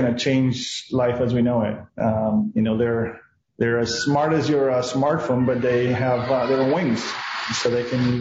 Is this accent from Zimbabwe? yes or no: no; Argentina; moved away as an adult; now in United States; I was born and raised in Argentina. I came to the U.S. Because of the amazing universities here, so I came to attend MIT. I drove across the country to move to California